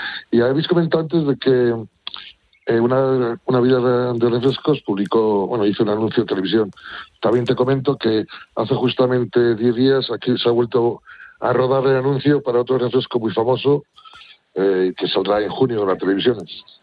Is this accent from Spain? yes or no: yes; Burgos, Castile and León, Spain; now in Huerta de Rey, Spain; actualmente vivo en Huerta del Rey Mi padre es de Huerta de Rey, aunque yo soy de Gamonal, Burgos.